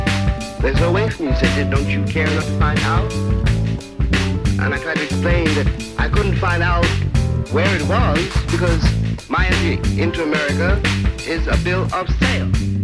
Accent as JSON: {"language": "English", "region": "New York", "country": "United States", "tie": "born there", "said": "So I told him I was born in Hull Hospital, I said. I was born in New York."}